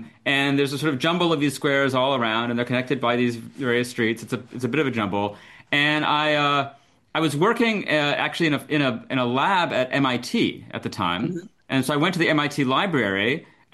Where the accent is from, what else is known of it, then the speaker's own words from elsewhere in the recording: Chicago, Illinois, United States; also born or lived in Houston / Boston; So I grew up in Chicago, went to school in Houston, then I was in Boston for grad school.